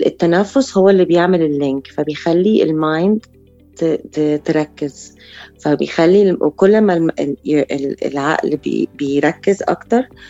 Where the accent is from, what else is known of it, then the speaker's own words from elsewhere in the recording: Alexandria, Alexandria Governorate, Egypt; now in Cairo, Egypt; جت مرة واحدة إن أنا أروح القاهرة. كان عندي بس أصحاب قليلين في القاهرة لأن أنا أصلاً من اسكندرية. فابتدت كده، فجيت في 2010